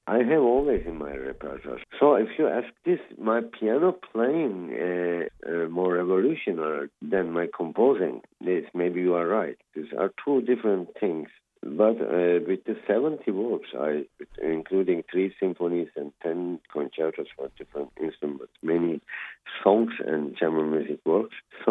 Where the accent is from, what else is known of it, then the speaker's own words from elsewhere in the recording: Turkey; English is a second language; I grew up with classical music. I'm from Turkey